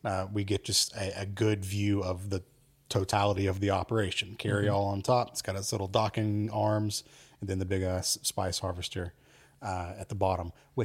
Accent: Atlanta, Georgia, United States; Because we're from Atlanta.

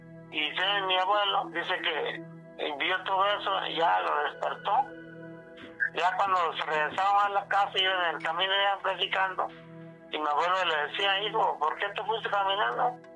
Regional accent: Tlaxcala, Mexico; El mismo pueblo de Tlaxcala. Uh-huh. Se queda allá en Telolopa, rumbo a Pascua de Cantrejón, que sí. Queda mi pueblo.

